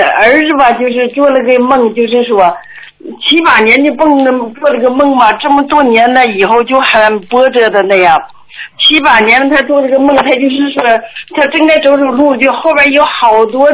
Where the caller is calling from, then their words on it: Shanghai, China; 我是上海的